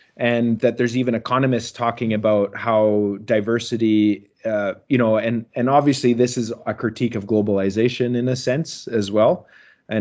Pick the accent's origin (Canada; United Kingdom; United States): Canada; I guess as a Canadian